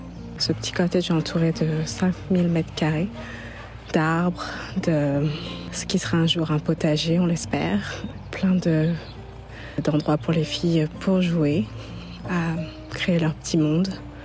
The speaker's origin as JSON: {"language": "French", "town": "Nantes", "region": "Pays de la Loire", "country": "France", "tie": "born or raised there", "said": "mon papa qui est né au Congo et qui est venu faire ses études en France à 19 ans et qui n'est jamais retourné au Congo. Donc, moi, j'ai grandi à Nantes, qui est la frontière. Bon, c'est un peu polémique, mais moi, je me sens bretonne."}